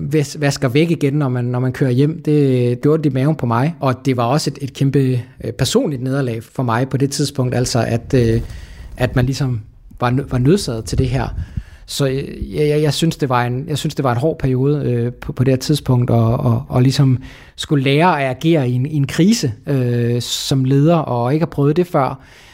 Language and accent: Danish; Køge, Zealand, Denmark; also born or lived in Copenhagen; jeg faktisk personligt er jo fra København. Jeg er jo oprindeligt fra Køge og har boet i København rigtig mange år